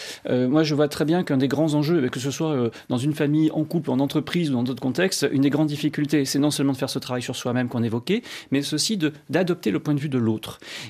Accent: Lourdes, Occitanie, France; also born or lived in Toulouse / Paris; j'habite Paris moi-même et je viens d'une petite ville des Hautes-Pyrénées, de Lourdes. J'ai étudié à Toulouse.

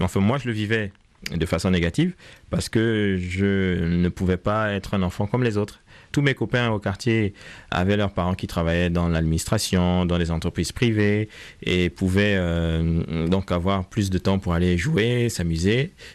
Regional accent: Libreville, Estuaire, Gabon; born or raised there

